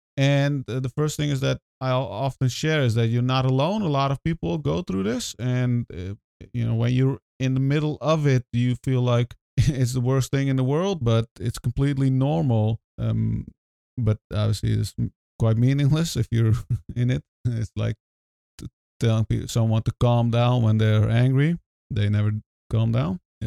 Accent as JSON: {"language": "English", "country": "Netherlands", "tie": "born or raised there", "second_language": "English", "said": "obviously I grew up in the Netherlands. This is where I have lived most of my life."}